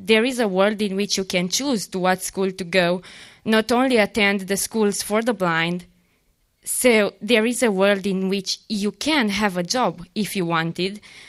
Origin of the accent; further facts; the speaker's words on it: Romania; I come from Romania.